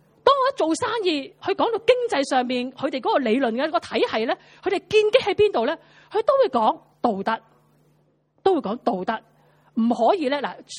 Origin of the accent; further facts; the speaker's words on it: China; 我谂我系中国人，